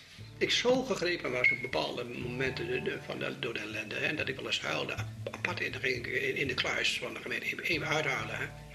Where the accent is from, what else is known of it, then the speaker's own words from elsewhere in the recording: Rode, Netherlands; born there; Ik ben in Rode geboren.